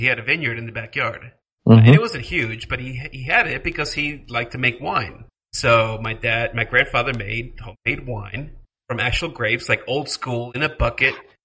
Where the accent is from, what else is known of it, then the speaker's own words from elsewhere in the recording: the North, United States; Well, I mean, I grew up in the North, so I make fun of it.